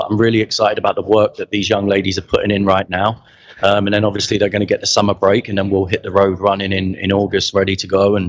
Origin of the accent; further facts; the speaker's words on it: London, United Kingdom; moved away as an adult; now in United States; Obviously, I'm from London, England, and I came out here in 2006